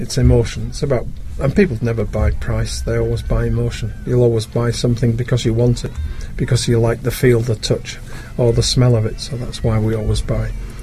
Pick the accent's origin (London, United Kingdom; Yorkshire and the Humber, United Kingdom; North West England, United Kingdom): Yorkshire and the Humber, United Kingdom; I'm a Yorkshireman